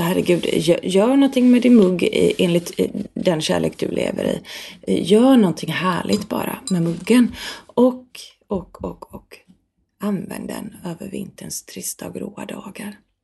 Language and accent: Swedish; Björlanda, Västra Götaland County, Sweden; Vi har en privat ö där jag växte upp ute i Björlanda